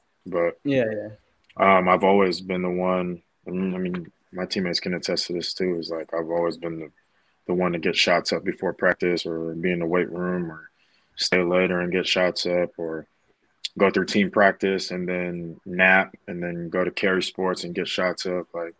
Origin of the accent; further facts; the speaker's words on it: United States; obviously I'm Phil-Am. So I grew up in the States, but both of my parents are Filipino. I have Philippine passport and an American passport.